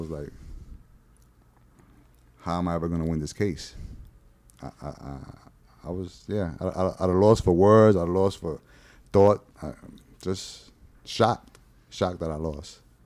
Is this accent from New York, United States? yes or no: yes; New York, United States; and I'm from New York.